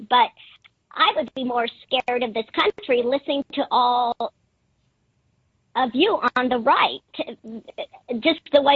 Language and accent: English; Spokane, Washington, United States; now in San Diego, United States; I'm actually from Spokane, but I'm here extended visiting my son in San Diego.